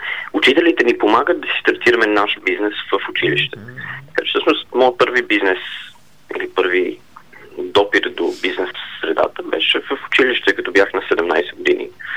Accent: Dubai, United Arab Emirates; now in Bulgaria; Никога не бях живял в България. Нали, винаги съм обичал България. Всяко едно лято си идвах в България, от Дубай.

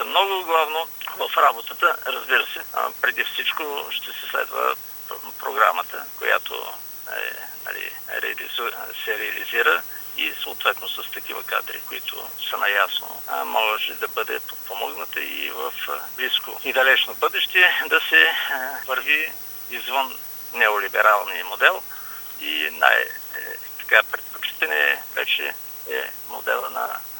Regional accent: Haskovo, Haskovo Province, Bulgaria; Значи аз съм си от Хасково, работя дълги години в Хасково, семеен съм, да.

